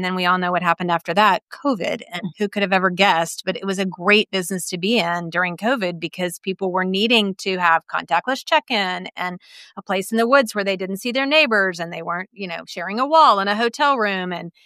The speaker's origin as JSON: {"language": "English", "town": "Austin", "region": "Texas", "country": "United States", "tie": "born or raised there", "said": "I grew up in Austin and my parents had a place in Wimberley since the 70s. So I grew up coming here as a kid"}